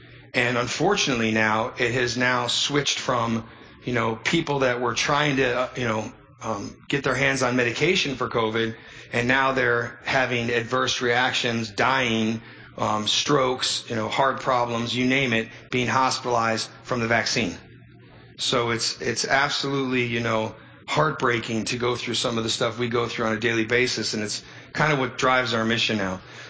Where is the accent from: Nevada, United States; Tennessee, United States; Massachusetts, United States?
Nevada, United States; I'm a lawyer from Nevada